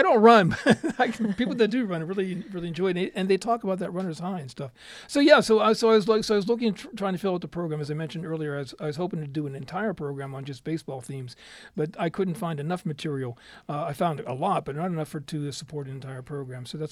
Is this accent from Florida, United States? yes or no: no; Pittsburgh, Pennsylvania, United States; I'm from Pittsburgh.